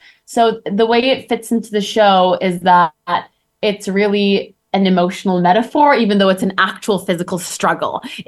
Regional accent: Turkey; also born or lived in Canada; I am from Turkey and there's, you know, a part of me that's Middle Eastern. And then I was raised on and off in Canada

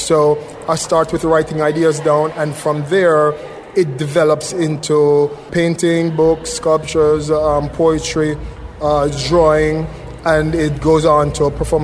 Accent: Jamaica; now in United States; I'm an artist born and raised in Jamaica.

